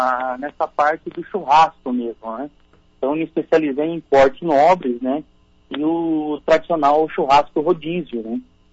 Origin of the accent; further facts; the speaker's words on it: Paraná, Brazil; sou paranaense, mas moro no estado de São Paulo há 40 anos, há 20 anos, né